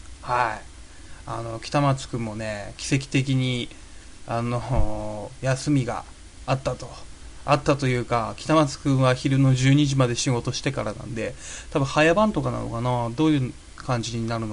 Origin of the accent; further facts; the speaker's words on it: Tohoku, Japan; born there; 生まれた故郷の三陸の方に、ちょっとね、仏壇拝みに帰ったんですけども